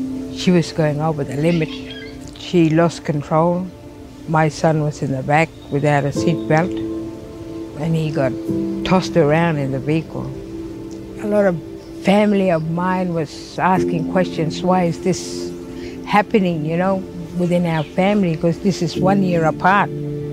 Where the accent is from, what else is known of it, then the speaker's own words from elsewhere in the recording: Bear Mealy, Northern Territory, Australia; English is a second language; also born or lived in Tennant Creek; I was born in Tennant Creek. I grew up in Bear Mealy settlement, that's Buranga now. Didn't speak a word of English. I would speak Western Arda, and my friend would speak Creole to me